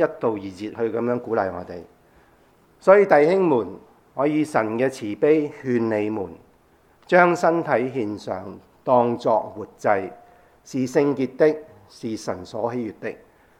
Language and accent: Cantonese; Hong Kong; 就有啲我哋廣東人、香港人講啊，異相啦。